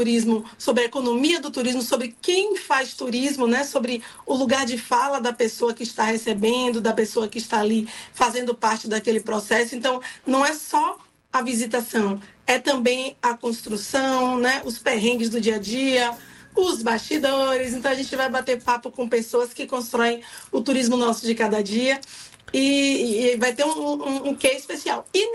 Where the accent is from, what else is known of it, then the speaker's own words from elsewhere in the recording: Salvador, Bahia, Brazil; Península de Itapajipe, que é meu lugar aqui, onde eu moro, onde eu nasci, onde eu vivo, onde eu estou o tempo inteiro, porque é o meu lugar, né?